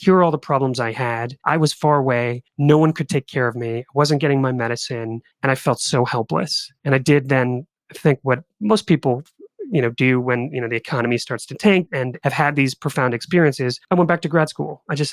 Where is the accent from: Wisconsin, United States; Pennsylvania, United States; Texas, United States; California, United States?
Wisconsin, United States; Marshfield; So I came from Marshfield. There's a great clinic there. It's pretty agrarian, pretty slow.